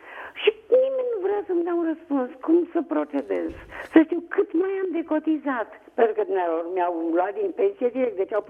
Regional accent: Adunații-Copăceni, Giurgiu County, Romania; Sunt de la Adunații Copăceni, da.

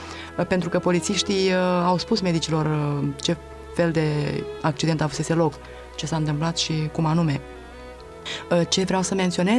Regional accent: Romania; moved away as an adult; now in Spain; Când au aflat că lucrez în învățământ și că sunt din România, au spus, și de câți ani sunteți pe aici?

